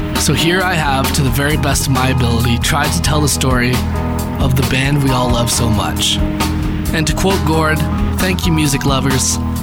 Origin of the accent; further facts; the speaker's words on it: Kingston, Ontario, Canada; born there; I was born in Kingston, Ontario